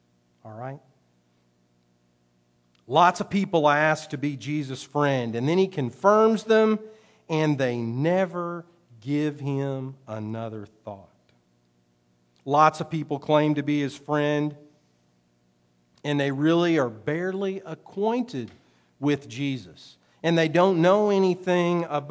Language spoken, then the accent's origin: English; Oklahoma, United States; I'm from Oklahoma, and that's where … is from, too.